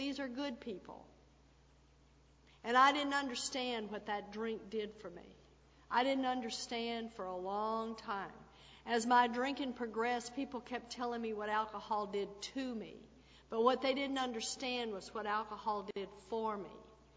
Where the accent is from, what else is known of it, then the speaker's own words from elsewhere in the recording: Texas, United States; I was born and raised in Texas, right down where they gave, you know, the Bible Belt, and they gave it an extra pull. That's where I was brought up.